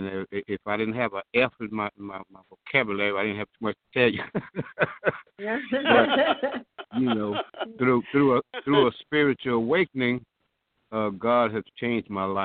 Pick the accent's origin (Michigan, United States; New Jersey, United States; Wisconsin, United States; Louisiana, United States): Louisiana, United States; Lake Charles; I am from Lake Charles, with all this commotion going on.